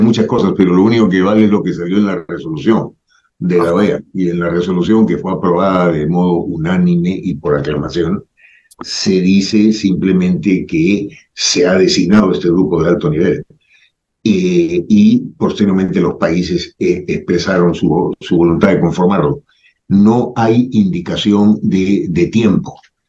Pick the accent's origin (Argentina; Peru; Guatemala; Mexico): Peru; Nosotros como peruanos ya no tenemos que ver en la conformación de la agenda ni en las fechas.